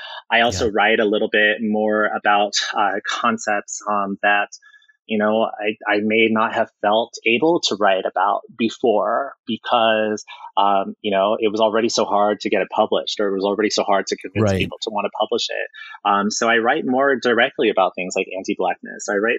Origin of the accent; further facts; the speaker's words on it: Philippines; I'm a Filipino vegetarian with an asterisk.